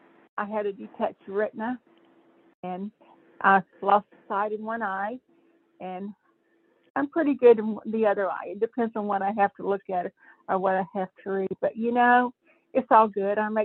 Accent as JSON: {"language": "English", "town": "Atlanta", "region": "Georgia", "country": "United States", "said": "I have no one here. I'm originally from Atlanta, and Hank was from Milwaukee."}